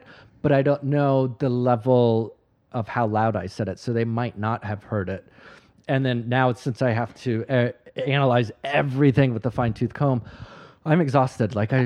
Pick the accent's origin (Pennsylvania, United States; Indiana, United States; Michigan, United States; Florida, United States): Florida, United States; growing up in Florida, like I didn't know the difference between American cheese and cheese.